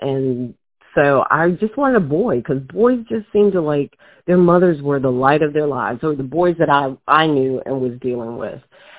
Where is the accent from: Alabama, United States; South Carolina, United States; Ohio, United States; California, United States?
South Carolina, United States; Charleston; because we're Southerners from Charleston